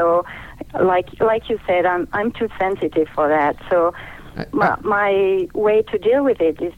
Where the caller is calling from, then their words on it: France; I'm calling you from France.